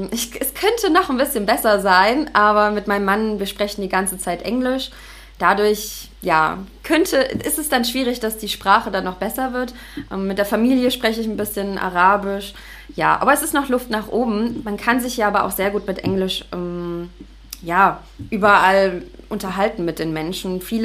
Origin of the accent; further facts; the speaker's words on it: Leipzig, Saxony, Germany; now in Dahab, Egypt; Ich komme aus Leipzig